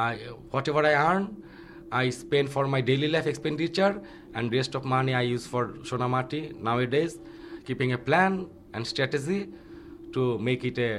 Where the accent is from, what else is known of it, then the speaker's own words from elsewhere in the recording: Dhaka, Dhaka Division, Bangladesh; I was born and brought up in Dhaka. In fact, you may call me a city boy.